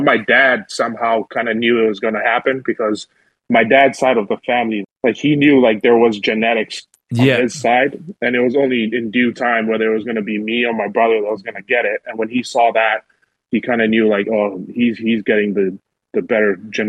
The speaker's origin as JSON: {"language": "English", "country": "Tonga", "tie": "born or raised there", "said": "Union was what was big during my time in Tonga."}